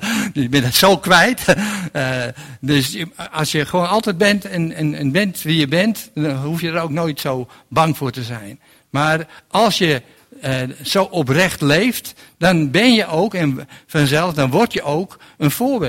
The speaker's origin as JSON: {"language": "Dutch", "town": "Amsterdam", "region": "North Holland", "country": "Netherlands", "said": "dat ik uit Amsterdam kom."}